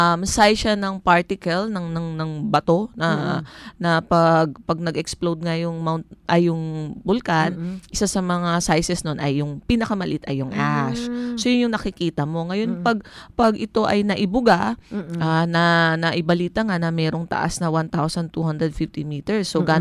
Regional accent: Ilocos Region, Philippines; Kasi taga Pangasinan ako. Umabot talaga doon. Bata pa ako.

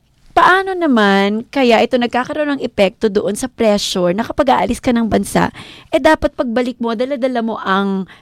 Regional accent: Ilocos Region, Philippines; Favorite ko sa Ilocana ako.

